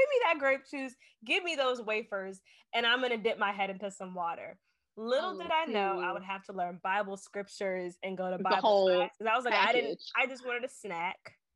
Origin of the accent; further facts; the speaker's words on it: Richmond, Virginia, United States; So I went to St. Paul's Baptist Church in Henrico, Virginia. I'm not from Henrico. I'm a Richmond girl, but we drove 30 minutes.